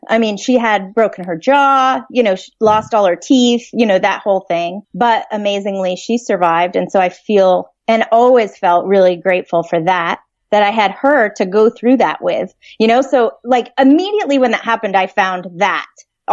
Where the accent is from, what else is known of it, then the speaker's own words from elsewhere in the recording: Vermont, United States; Yeah, I grew up in Vermont, which is a beautiful place to live.